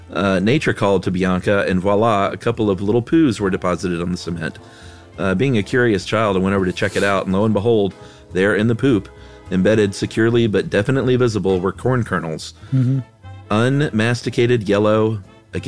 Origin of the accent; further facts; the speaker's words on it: Houston, Texas, United States; I grew up in Houston, Texas, guys.